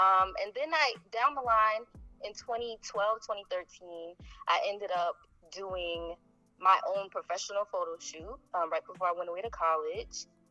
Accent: New York, United States; now in Connecticut, United States; I'm 28. I'm a Sagittarius. I'm from the Bronx, New York. I moved to Connecticut in February of 2018.

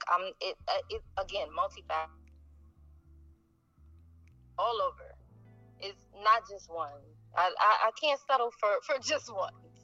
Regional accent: New York, United States; now in Connecticut, United States; I'm 28. I'm a Sagittarius. I'm from the Bronx, New York. I moved to Connecticut in February of 2018.

